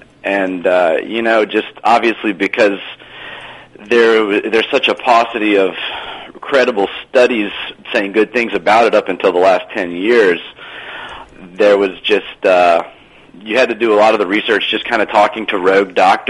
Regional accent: Atlanta, Georgia, United States; Well, I'm from Atlanta. I was born at Northside in 78, so I've been here for a long time. This is home.

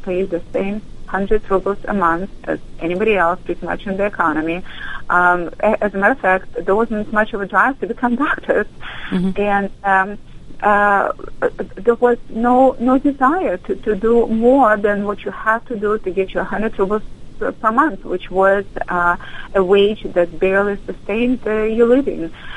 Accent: Moldova; I was born and raised in Moldova, which at the time was a part of the Soviet Union. Currently, it is a separate nation.

